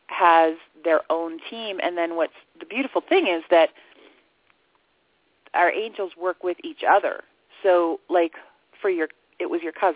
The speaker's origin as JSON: {"language": "English", "region": "Bible Belt", "country": "United States", "tie": "born or raised there", "said": "because I grew up in the Bible Belt"}